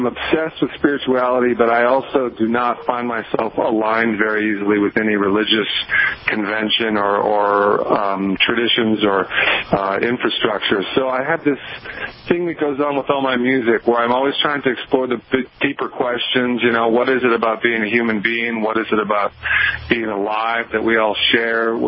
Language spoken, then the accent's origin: English; Minnesota, United States; I'm from Minnesota, and I dropped out of college after my second year, and I was intending to do it just for a brief spell.